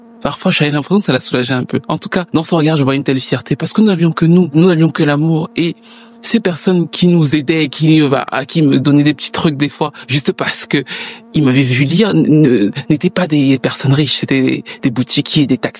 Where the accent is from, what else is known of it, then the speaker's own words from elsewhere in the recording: Cameroon; j'ai grandi au Cameroun. J'ai eu deux parents camerounais, de deux ethnies différentes d'ailleurs.